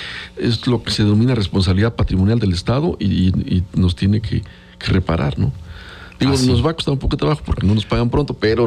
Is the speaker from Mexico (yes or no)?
yes; Pachuca, Hidalgo, Mexico; yo soy de Pachuca y de repente ando ahí por un bulevar ahí